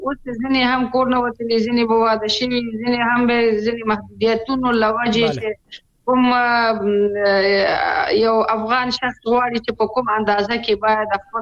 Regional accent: Kapisa, Afghanistan; زه د کاپیسا ولایت یم چې زمونږ ولسوالي علسی نومیږي چې ډېر غرییزه ولسوالي ده.

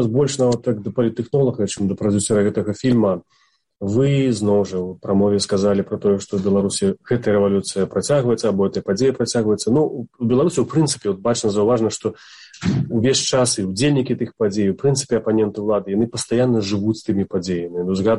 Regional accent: Belarus; Russian is a second language; как белорус

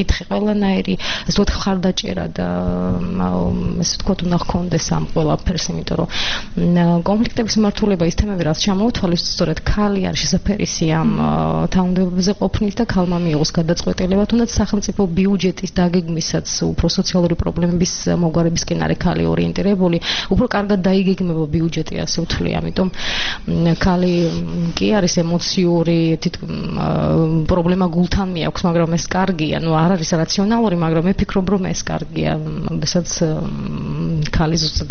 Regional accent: Sukhumi, Abkhazia, Georgia; moved away; ჩემი პირადი მოტივაცია აფხაზეთთან არის დაკავშირებული და სოხუმთან, სადაც მე დავიბადე და გავიზარდე

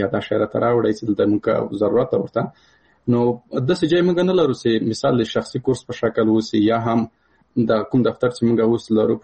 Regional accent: Paktia, Afghanistan; زه د کابل د پکتیا یم

